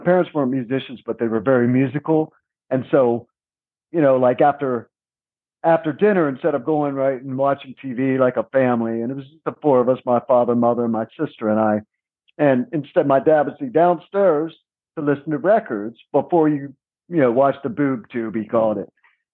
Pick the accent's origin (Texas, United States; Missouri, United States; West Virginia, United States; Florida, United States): West Virginia, United States; I grew up on the East Coast in West Virginia, so we had